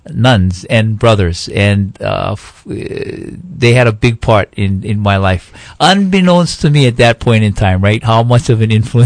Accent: Hawaii, United States; born there; Well, actually, I was born where the freeway is right now, where H1 is.

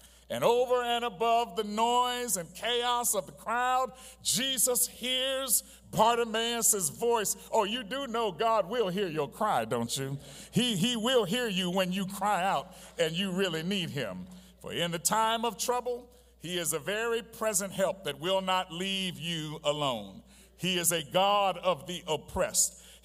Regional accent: New York, United States; and yes, I'm from New York, so I'm gonna throw in there the immigrants also

